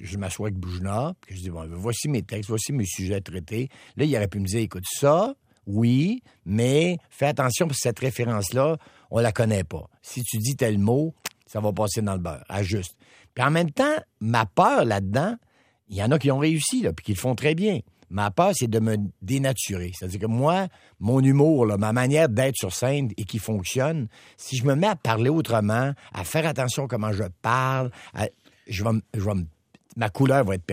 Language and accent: French; Chicoutimi, Quebec, Canada; accent: Chicoutimi; Moi, j'arrive avec mon accent du Chicoutimi, je parle à 300 000.